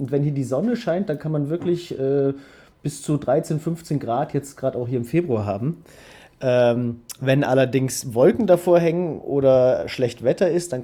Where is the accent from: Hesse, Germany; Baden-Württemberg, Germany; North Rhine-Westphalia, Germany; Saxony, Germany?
North Rhine-Westphalia, Germany; born there; Aus dem schönen Siegerland. Also da bin ich versehentlich geboren worden 1983, was mich sehr wundert, weil ich eigentlich in eine Bergsteigerfamilie hineingeboren wurde und die nicht so richtig ansässig war in NRW und ich daher selber damals auch nicht.